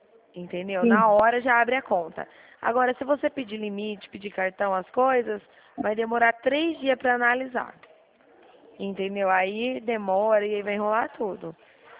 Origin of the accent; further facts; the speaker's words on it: Dracena, São Paulo, Brazil; eu sou de Dracena, estado de São Paulo.